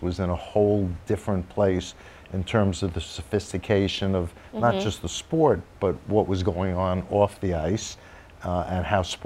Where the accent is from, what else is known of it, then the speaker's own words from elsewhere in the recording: New York, United States; I grew up in the New York area. And so you had every major sports, and in each sport, multiple teams that you could pick one to root for. And I went to New York City public schools, played in the New York City playgrounds.